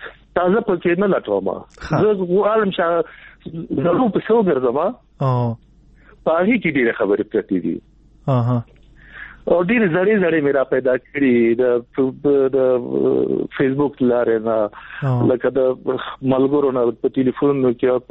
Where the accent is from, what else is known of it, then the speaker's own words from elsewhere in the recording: Nangarhar, Afghanistan; زه د ننګرهار یم